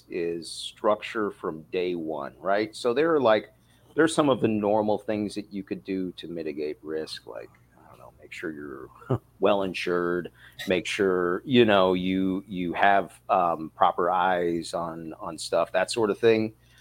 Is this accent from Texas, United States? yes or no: no; Chicago, Illinois, United States; I'm from Chicago, love Chicago.